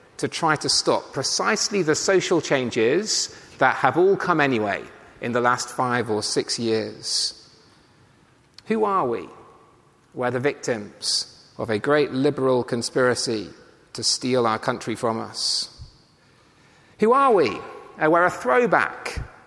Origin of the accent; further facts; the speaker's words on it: Thatcham, South East England, United Kingdom; Everywhere we go, people always ask us who we are, where we come from, and we always tell them we're from Thatcham, mighty, mighty Thatcham.